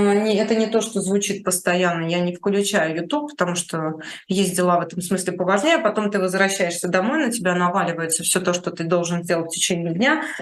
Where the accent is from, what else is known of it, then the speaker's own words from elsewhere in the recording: Moscow, Russia; Я москвичка, я считаю себя патриотом.